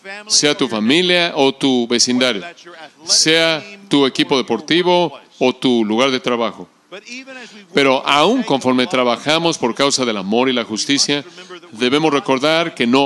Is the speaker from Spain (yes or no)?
no; United States; muchos cristianos en mi país se sienten desilusionados por los cambios culturales actuales es que en cierta manera hemos sido utópicos, hemos buscado tener un mundo perfecto, hemos pensado que podemos perfeccionar a los Estados Unidos de Norteamérica.